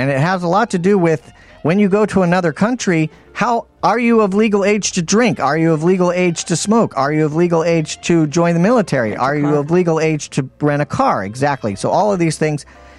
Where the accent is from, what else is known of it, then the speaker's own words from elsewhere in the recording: United States; my heritage is I'm British and I was born in America. So I have mostly lived my life in America.